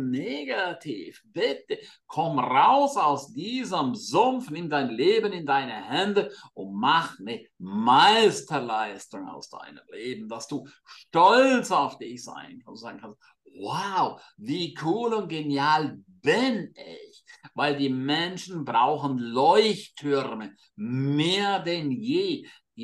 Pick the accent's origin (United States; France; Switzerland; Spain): Switzerland; St. Moritz, Graubünden; St. Moritz ist ja meine Heimat. Ich pendle immer hin und her zwischen Deutschland und St. Moritz.